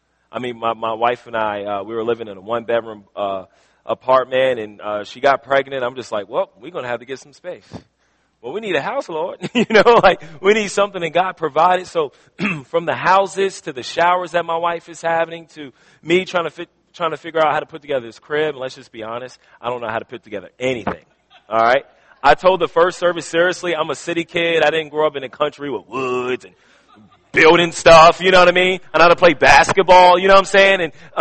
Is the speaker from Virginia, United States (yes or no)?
yes; Richmond, Virginia, United States; Right now, I'm from the inner city of Richmond. I grew up in Southside Richmond. I'm not talking about Chesterfield.